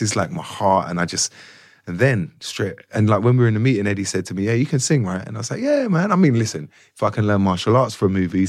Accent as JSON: {"language": "English", "country": "United Kingdom", "said": "I want to do stuff in my own accent. I don't always, why do I always have to play posh people? Or why do I have to just be Cockney?"}